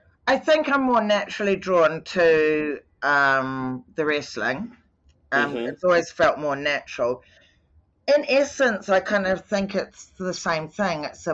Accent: New Zealand; because I grew up in New Zealand, I grew up in quite serious situations

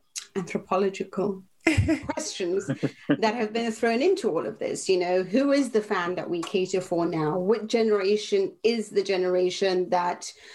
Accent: London, United Kingdom; I grew up in London

